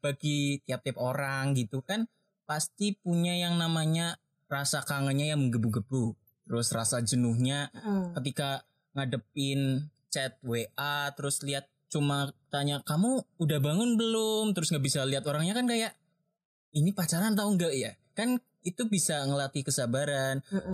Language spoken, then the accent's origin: Indonesian; Bumiayu, Central Java, Indonesia; Kan aku dari daerah Bumi Ayu ya.